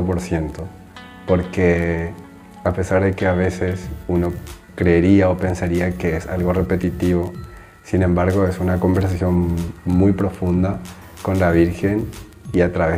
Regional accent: Paraguay; now in Rome, Italy; soy paraguayo, tengo 33 años, actualmente vivo en Roma

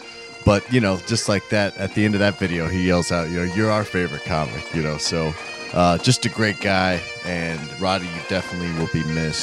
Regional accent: Kansas City, United States; knowing I was from Kansas City

